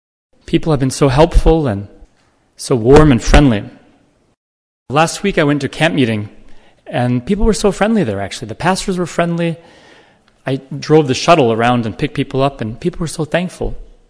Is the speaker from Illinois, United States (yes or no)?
yes; Downers Grove, Illinois, United States; Now, I grew up outside of Chicago. My mother was a Norwegian immigrant that came to America to marry my dad. My dad was Italian-American. They lived outside of Chicago in a small town called Downers Grove.